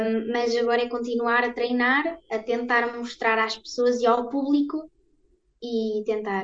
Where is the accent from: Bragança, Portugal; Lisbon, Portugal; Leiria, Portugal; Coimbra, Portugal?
Coimbra, Portugal; born there; Eu nasci em Coimbra e vivo também em Coimbra.